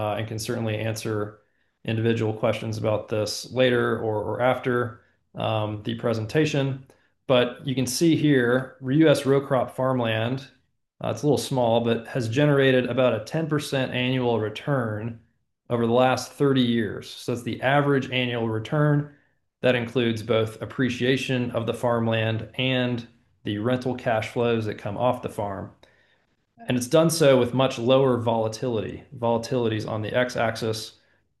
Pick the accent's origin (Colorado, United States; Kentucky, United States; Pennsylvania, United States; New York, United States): Kentucky, United States; As I mentioned, I'm from Kentucky.